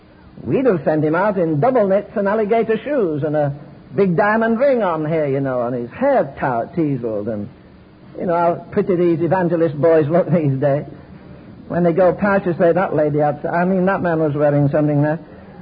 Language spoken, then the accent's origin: English; England, United Kingdom; I'm an Englishman. No, no, no. I'm a Christian.